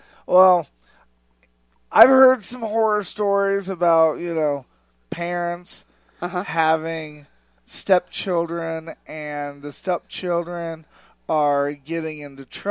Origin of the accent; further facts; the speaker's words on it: Kokomo, Indiana, United States; I go there and visit every time I'm in my hometown, where there's no beaches.